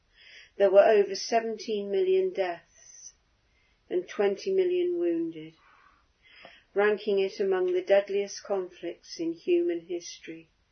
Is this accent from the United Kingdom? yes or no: yes; Northampton, East Midlands, United Kingdom; My hometown of Northampton has two war memorials